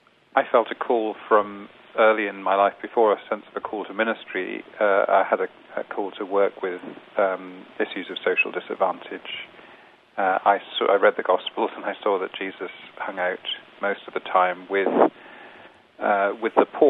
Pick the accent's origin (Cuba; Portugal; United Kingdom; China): United Kingdom; South West England; accent: English; also born or lived in Canada; now in United States; I seem to have acquired an English accent at some stage. I was born in Canada, in Ontario, but I grew up mainly in the West Country in England, and I moved to North Carolina in 2005.